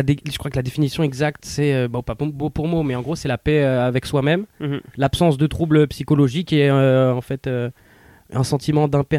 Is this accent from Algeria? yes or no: no; Italy; Moi, je suis italien, comme tu dis, donc les Italiens sont quand même vachement croyants.